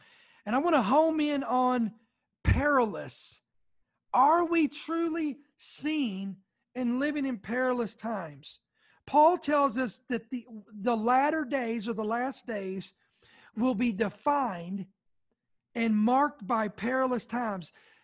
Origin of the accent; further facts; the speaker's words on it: United States; And I, again, obviously speaking as an American, speaking of the United States of America